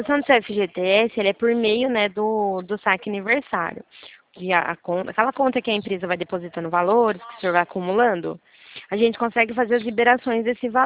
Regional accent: Araras, São Paulo, Brazil; Ó, eu sou de São Paulo, sou de Arara, São Paulo.

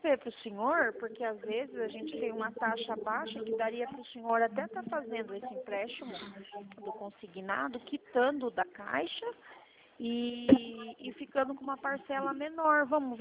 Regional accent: Sorocaba, São Paulo, Brazil; Eu sou de Sorocaba, aqui em Sorocaba também.

